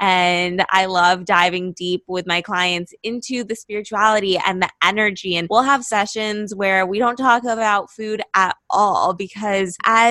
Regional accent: Los Angeles, California, United States; now in Miami, United States; And right now I live in Miami, but I'm from Los Angeles. So I moved here recently.

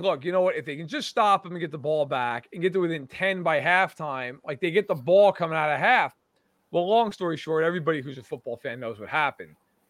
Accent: New York, United States; And growing up in New York, I always listened to Mike and the Mad Dog on the radio and WFAN.

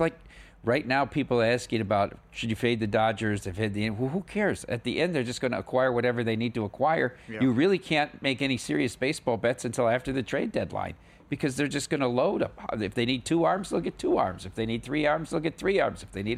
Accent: Midwest, United States; We're all from the Midwest, so we understand that kind of hospitality as soon as you hit the ground.

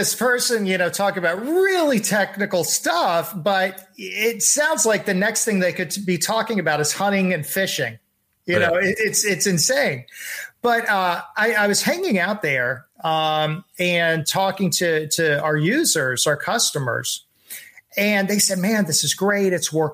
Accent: Texas, United States; Again, I'm from Texas, and I said, no, I'm going to make sure they're successful because I speak hillbilly.

